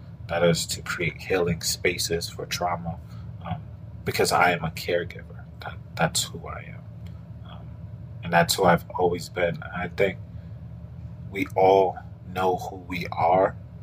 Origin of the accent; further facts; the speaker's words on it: Brooklyn, New York, United States; Those were my goals at 5, 6, 7, 8 in Brooklyn, right? So I was born and raised in Brooklyn.